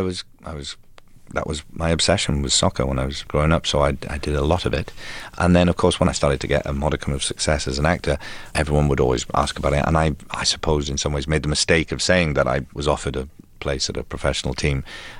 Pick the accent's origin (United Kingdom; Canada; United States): United Kingdom; Port Talbot, Wales; Well, it's not a city. It's a town. It has sort of between, I guess, about 35,000, 40,000 people. It's on the coast, yes. It's an old steel town